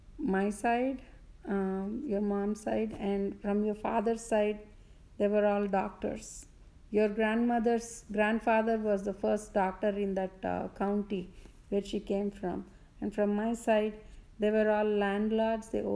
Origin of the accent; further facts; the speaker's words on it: India; I grew up in India, and my childhood was a lot of fun. We traveled a lot. Went to schools in different states with different languages